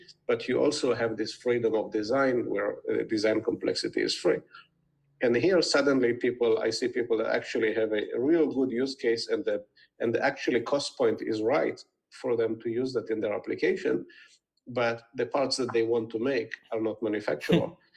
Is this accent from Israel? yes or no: yes; Israel; English is a second language; moved away as an adult; now in United States; I grew up in Israel, spent the first 10 years of my career in the intelligence, in the technology unit of the Israeli intelligence, developing products for special missions. And then I moved to the United States